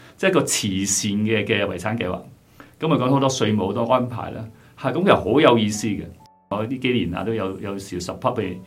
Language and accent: Chinese; China; also born or lived in Hong Kong; 我在中国长大，我香港有一些年在香港做事